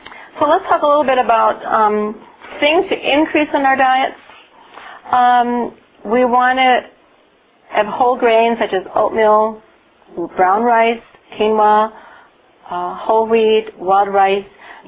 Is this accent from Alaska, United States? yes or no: no; Green Bay, Wisconsin, United States; We're from Green Bay, Wisconsin, so we don't have a long growing season.